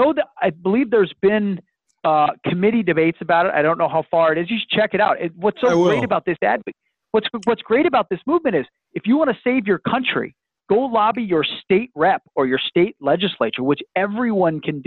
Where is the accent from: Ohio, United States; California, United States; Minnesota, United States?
Minnesota, United States; My home state of Minnesota has not, but I've been very involved there.